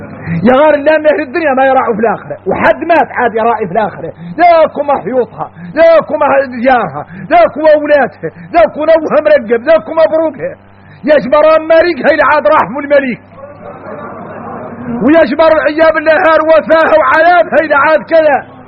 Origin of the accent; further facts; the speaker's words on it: Mauritania; احنا موريتاني